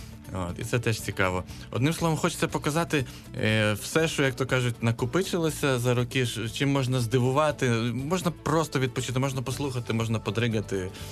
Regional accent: Lviv, Lviv Oblast, Ukraine; Я ж сам зі Львова. Мої вже земляки мене, я там був недавно на ефірі, теж запитують, коли буде.

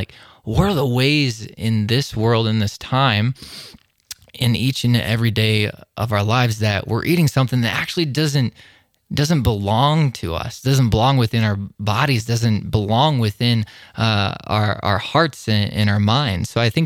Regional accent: Iowa, United States; So I'm originally from Iowa. And I love just each and every day we would have Sunday meals.

